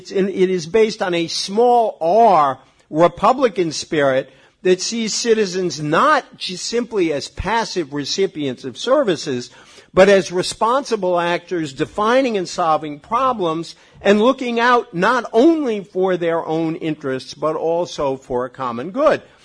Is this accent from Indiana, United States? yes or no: no; Massachusetts, United States; I am a Red Sox fan. It means I'm from Massachusetts, and for those of you who know my dear home state, we believe devoutly in political participation.